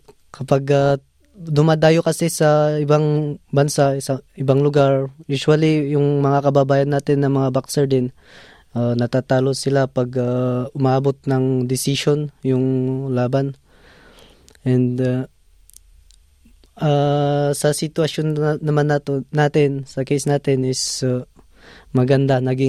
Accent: Sadanga, Cordillera Administrative Region, Philippines; also born or lived in Baguio; Yung roots ko po is I'm from Mountain Province, Sadanga Mountain Province. Doon po kasi ako nag-aral sa Baguio

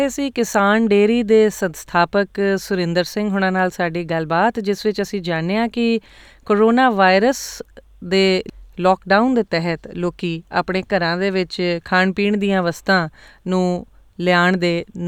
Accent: Punjab, India; ਪੰਜਾਬ 'ਚ ਅਸੀਂ ਨਿੱਕੇ ਹੁੰਦਿਆਂ

